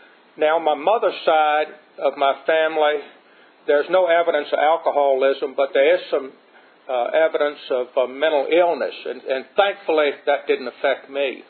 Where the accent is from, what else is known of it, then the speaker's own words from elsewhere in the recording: Culpeper, Virginia, United States; I am a local person. I was raised in Culpeper and moved to Madison 2 years ago.